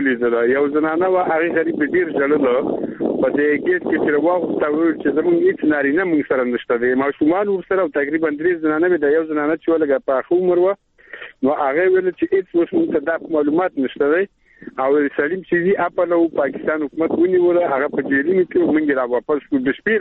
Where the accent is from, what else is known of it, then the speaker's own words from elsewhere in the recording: Afghanistan; دا نه احساسول چې مونږ د افغانستان یو، مونږ به افغانستان ته ځو.